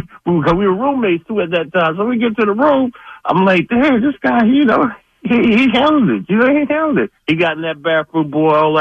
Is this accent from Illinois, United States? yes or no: no; Brooklyn, New York, United States; I'm coming from New York, from Brooklyn, and we dressed a little different.